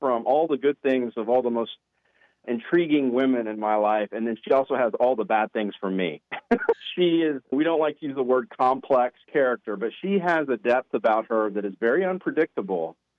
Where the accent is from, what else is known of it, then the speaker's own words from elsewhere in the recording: Texas, United States; for many of us, though, in that South Texas town, we were the first generation to go to college